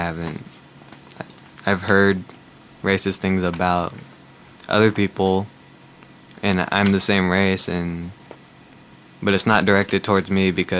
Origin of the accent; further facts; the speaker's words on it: Covelo, California, United States; Positive because you grow up knowing everyone, you know what goes on. You get to learn about your culture and everything.